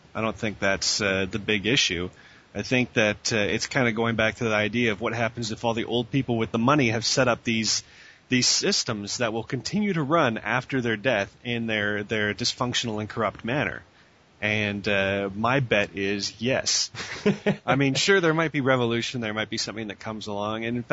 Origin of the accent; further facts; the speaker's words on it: Canada; even as a Canadian, you've got to recognize